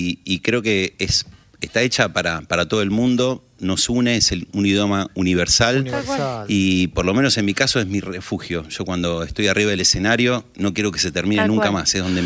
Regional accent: Tucumán, Argentina; De pequeño estaba en Tucumán, los primeros años estuve con mi abuela allá.

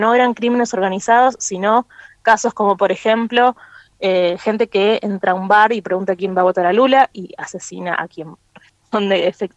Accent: Argentina; como argentinos y argentinas

